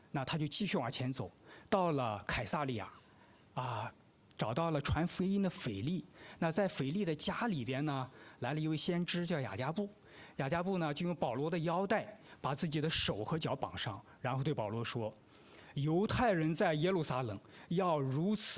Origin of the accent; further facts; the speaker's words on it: northern China, China; 可能像我是作为北方人，有一个习惯啊